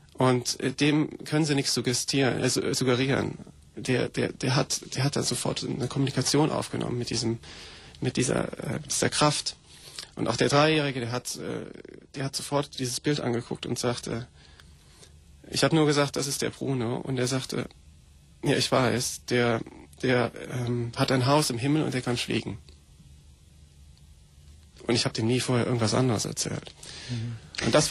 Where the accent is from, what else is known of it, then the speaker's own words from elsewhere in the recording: Koblenz, Rhineland-Palatinate, Germany; Ja, ich komme aus Koblenz am Rhein und bin 1970 geboren. Und auch da aufgewachsen zum größten Teil, habe dann da Abitur gemacht in Koblenz